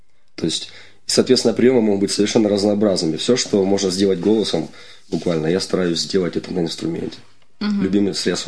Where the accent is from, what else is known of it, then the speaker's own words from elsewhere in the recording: Kramatorsk, Donetsk Oblast, Ukraine; Я родом из Краматорска. В дальнейшем я переехал в Донецк учиться в музыкальном училище, впоследствии консерватории.